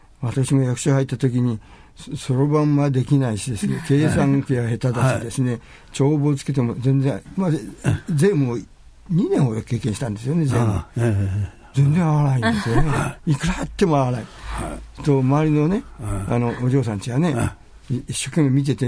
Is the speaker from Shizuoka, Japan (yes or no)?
yes; Shizuoka, Japan; born there; 私も伊豆の山の方で生まれてるんです。